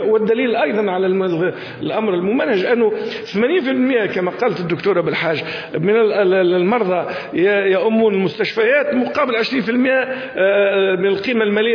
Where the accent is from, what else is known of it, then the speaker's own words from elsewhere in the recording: Tunisia; فهذه اللوبيات موجودة عندنا في تونس